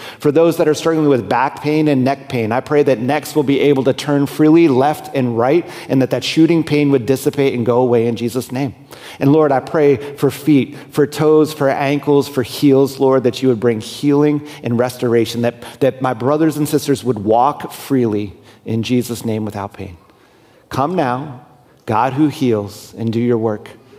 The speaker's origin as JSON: {"language": "English", "country": "United States", "said": "I know that because I'm an American."}